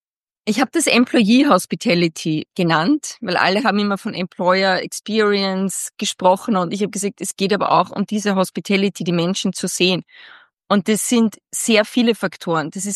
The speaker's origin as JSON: {"language": "German", "country": "Austria", "said": "ich möchte einen Sport betreuen, wo wir als Österreicher auch erfolgreich sind."}